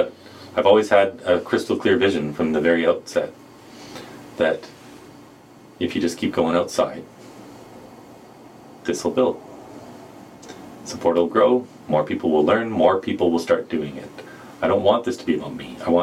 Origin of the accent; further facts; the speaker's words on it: Canada; I'm Canadian